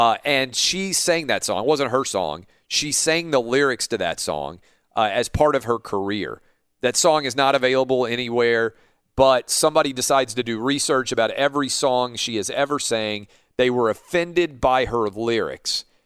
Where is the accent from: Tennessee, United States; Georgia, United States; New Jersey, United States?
Tennessee, United States; Nashville; It's NFL Draft Week here in my hometown of Nashville.